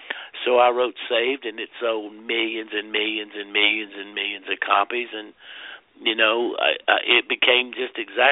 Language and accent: English; South Carolina, United States; You know, I'm some guy from South Carolina